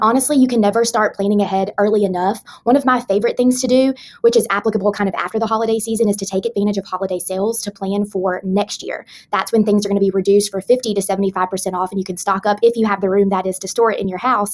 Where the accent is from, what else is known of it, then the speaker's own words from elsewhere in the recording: the South, United States; And I am a Southerner, and Southerners, we know a thing or two about feeding a crowd